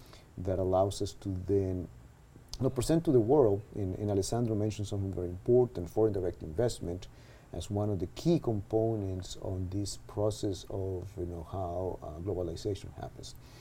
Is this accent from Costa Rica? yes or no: yes; Costa Rica; now in United States; So yeah, I'm from Costa Rica, born and raised in Costa Rica. Have lived in the U.S. for over 30 years now, give or take 30 years.